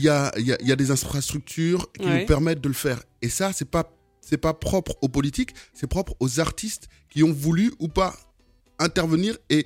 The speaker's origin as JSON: {"language": "French", "country": "Senegal", "said": "En tout cas, voilà, moi je suis sénégalais"}